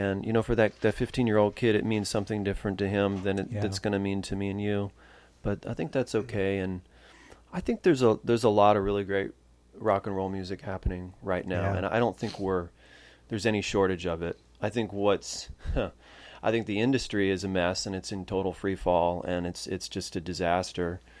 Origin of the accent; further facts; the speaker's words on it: Alameda, California, United States; It's 27 Powers Court in Alameda, which is my hometown.